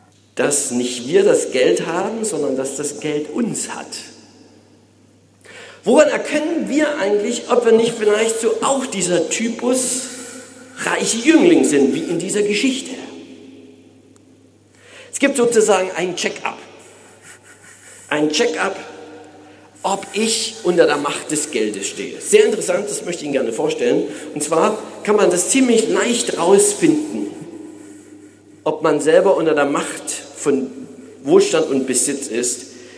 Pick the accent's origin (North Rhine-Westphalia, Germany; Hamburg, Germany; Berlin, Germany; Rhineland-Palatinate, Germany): Berlin, Germany; Ich bin ja Berliner und wenn man in Berlin mit der S-Bahn unterwegs ist